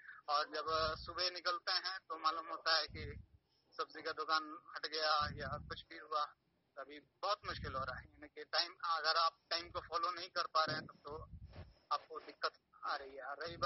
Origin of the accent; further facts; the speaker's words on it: Munger, Bihar, India; मैं मुंगेर हजरतगंज का निवासी हूँ।